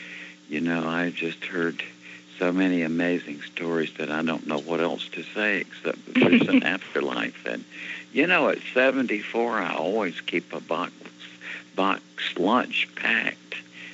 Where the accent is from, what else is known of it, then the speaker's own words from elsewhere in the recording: Alabama, United States; I'm from Alabama, so I'm afraid of church.